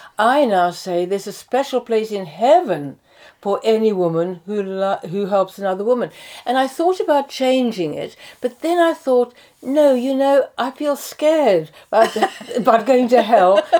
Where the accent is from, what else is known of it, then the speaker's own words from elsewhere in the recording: Cape Town, Western Cape, South Africa; born there; moved away as an adult; I was born in Cape Town, right. South Africa.